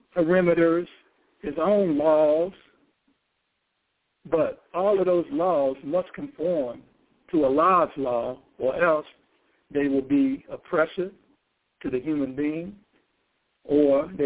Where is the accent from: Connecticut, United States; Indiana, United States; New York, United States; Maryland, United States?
Indiana, United States; Gary; since I'm from Gary, Indiana, my hometown